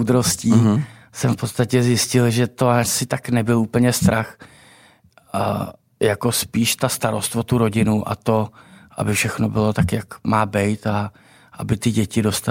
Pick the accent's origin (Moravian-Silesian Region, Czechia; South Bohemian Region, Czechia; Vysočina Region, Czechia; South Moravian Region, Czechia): South Bohemian Region, Czechia; České Budějovice; Rodák jsem přímo z Budějovic, ale na, směrem vlastně na Novohradský hory jsme měli chalupu, kde jsem trávil vlastně svoje dětství kompletně.